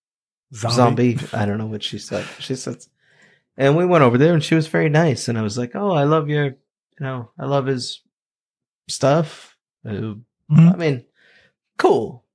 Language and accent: English; Haverhill, Massachusetts, United States; Wow. So Haverhill, my hometown, all over the map already tonight.